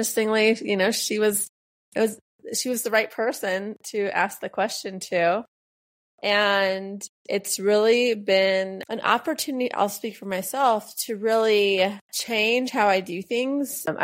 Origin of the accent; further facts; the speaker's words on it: United States; now in Mexico; I'm from the United States and I'm living in Mexico.